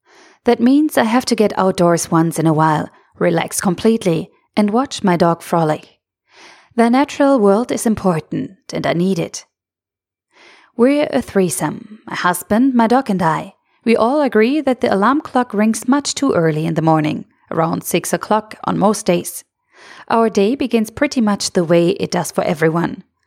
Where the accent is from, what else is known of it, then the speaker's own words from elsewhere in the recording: Sindelfingen, Baden-Württemberg, Germany; born there; English is a second language; I was born in Sindelfingen